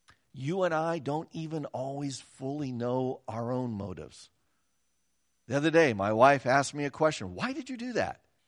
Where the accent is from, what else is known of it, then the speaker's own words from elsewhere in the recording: Kansas, United States; Remember, I'm from Kansas. We don't ski.